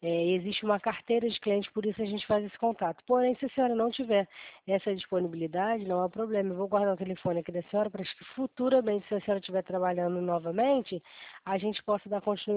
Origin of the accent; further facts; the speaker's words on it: Rio de Janeiro, Brazil; eu também sou daqui do Rio de Janeiro.